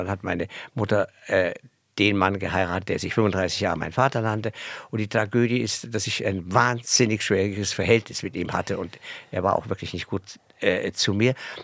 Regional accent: Bavaria, Germany; ich war ganz ordentlich als Bayer

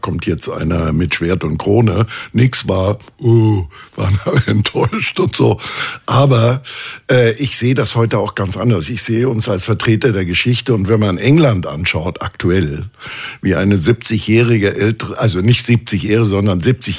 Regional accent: Ballenstedt, Saxony-Anhalt, Germany; Aber das heißt nicht, dass ich mich nicht in meiner alten Heimat aufhalte, im Gegenteil, also ich bin sehr gerne in diesem kleinen, wunderbaren Städtchen im Harz, das heißt Ballenstedt.

